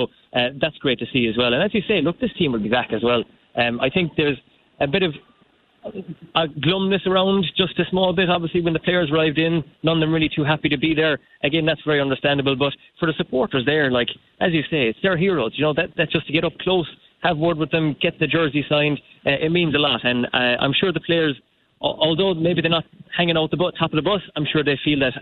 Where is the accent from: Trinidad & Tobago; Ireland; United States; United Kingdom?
Ireland; Munster; I mean, look, I'm from Kerry. I grew up here.